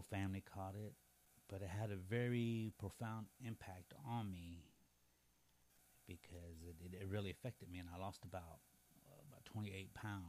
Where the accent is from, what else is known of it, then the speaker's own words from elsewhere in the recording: Elk City, Oklahoma, United States; Yes. No. I'm from Elk City.